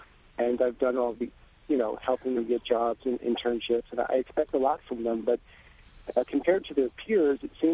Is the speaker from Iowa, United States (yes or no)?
no; New Jersey, United States; moved away as an adult; now in Long Island, United States; When I grew up in New Jersey, it was kind of an unsaid rule that you made your own way after 17, 18 years old.